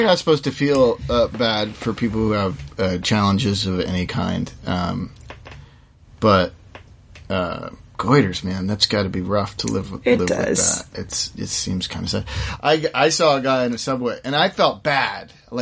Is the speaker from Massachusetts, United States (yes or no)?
yes; Massachusetts, United States; Massachusetts.